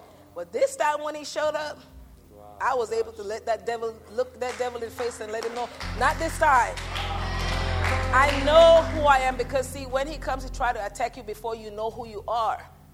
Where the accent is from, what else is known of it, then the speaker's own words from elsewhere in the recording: Belize City, Belize District, Belize; I'm from Belize, City Belize.